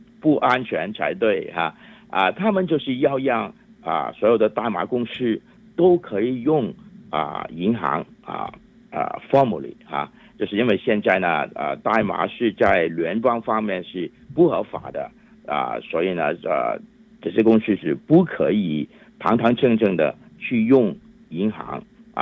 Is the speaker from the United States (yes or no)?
yes; United States; 因为我们美国都是由这些大公司来控制的